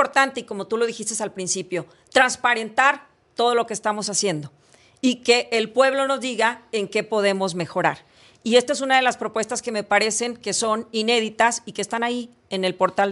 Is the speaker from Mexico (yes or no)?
yes; Tampico, Tamaulipas, Mexico; a mi natal Tamaulipas, uh-huh. Yo soy de Tampico, Tamaulipas, orgullosamente mexicana, tamaulipeca y feminista